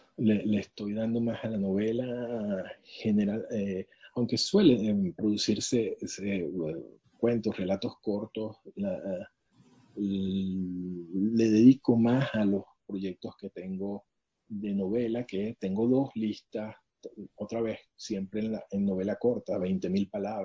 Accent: Venezuela; also born or lived in Boston, United States; yo soy nacido en Boston, Venezuela. Porque yo nací en Boston por mera casualidad.

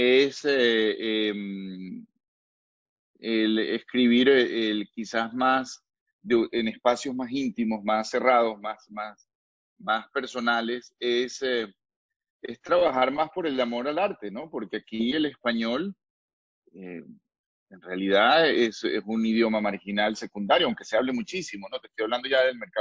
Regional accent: Caracas, Capital District, Venezuela; me he volcado al venezolano como una especie de refugio, porque es como hablo yo soy caraqueño

